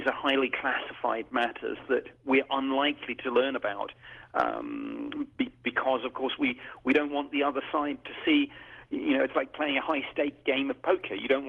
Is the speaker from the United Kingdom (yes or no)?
yes; United Kingdom; as I'm a Brit.